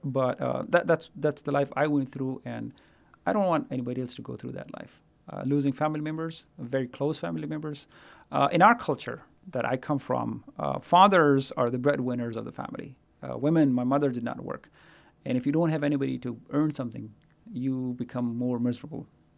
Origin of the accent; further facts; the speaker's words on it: Pakistan; also born or lived in Afghanistan; Then growing up in Pakistan and went to school there, graduated from high school in 1997